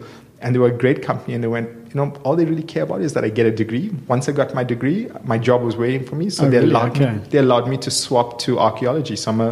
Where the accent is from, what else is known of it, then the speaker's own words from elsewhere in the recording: Durban, KwaZulu-Natal, South Africa; So I grew up in Durban in an area called Clare Estate.